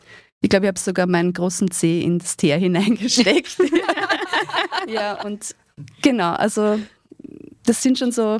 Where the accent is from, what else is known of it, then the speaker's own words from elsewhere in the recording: Vienna, Austria; ich bin selber in der Stadt dann aufgewachsen in Wien